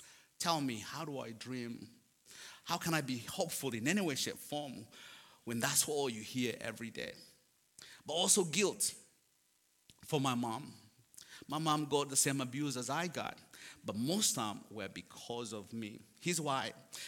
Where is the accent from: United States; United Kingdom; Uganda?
Uganda; my little journey as a little boy growing up in Uganda.